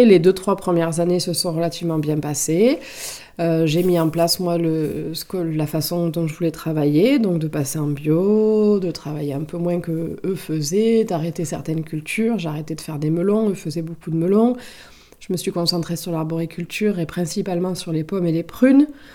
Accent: Montclar, France; moi j'ai grandi là-dedans, à Montclar. D'ailleurs, je vis dans la maison de mes parents

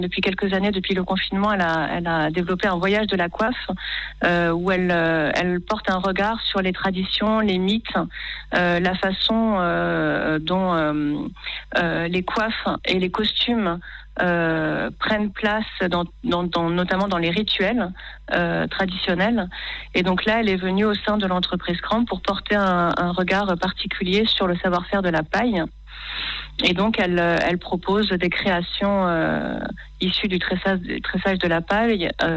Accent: Occitanie, France; ce qui se passe chez nous en Quercy-Caussadais

